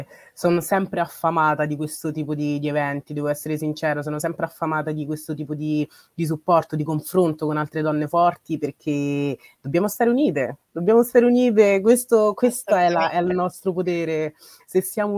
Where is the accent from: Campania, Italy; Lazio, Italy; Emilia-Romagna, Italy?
Lazio, Italy; Rome; now in Milan, Italy; Io sono di origini nigeriane, ma sono nata a Roma e ho studiato là, diciamo, all'università. Dopodiché, dopo l'università mi sono trasferita mi sono trasferita a Milano